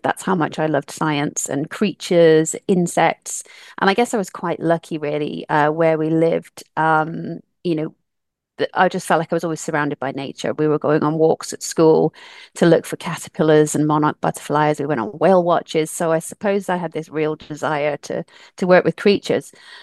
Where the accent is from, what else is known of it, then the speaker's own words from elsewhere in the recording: United States; moved away as an adult; now in Coventry, United Kingdom; I grew up in the States, nursing was not a career that I had in mind until I moved back to Coventry in England when I was about 19.